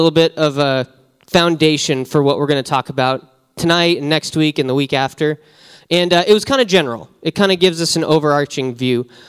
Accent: Wyoming, United States; I grew up in Wyoming. We did that a lot.

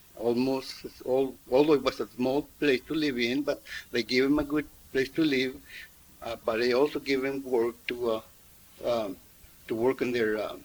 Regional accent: Bakersfield, California, United States; like I said before, and I was born in Bakersfield, California.

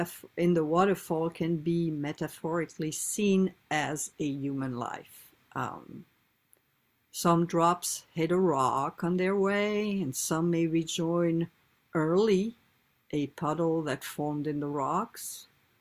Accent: France; I grew up by the water. I grew up by the Atlantic in France on the West Coast. And my hometown is a harbor for fishermen.

